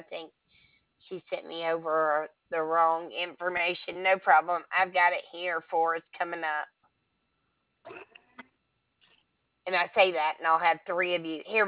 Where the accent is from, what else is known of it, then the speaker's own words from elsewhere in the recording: Alabama, United States; Oh, I'm from Alabama. I can't get all those names.